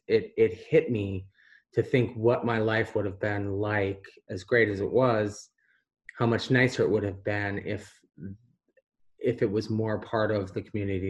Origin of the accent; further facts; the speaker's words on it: Massachusetts, United States; And I think for me, growing up in Massachusetts, at a time where there was no GSA at our high school